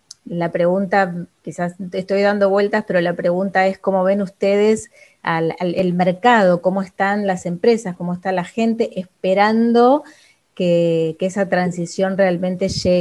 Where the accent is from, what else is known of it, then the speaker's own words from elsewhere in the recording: Argentina; nosotros como argentinos somos siempre un motor.